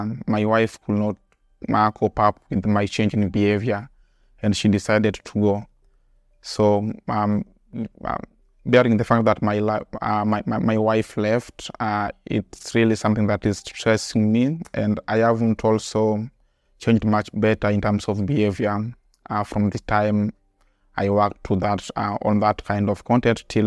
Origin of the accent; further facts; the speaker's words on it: Nairobi, Kenya; I'm a Kenyan. I live here in Nairobi.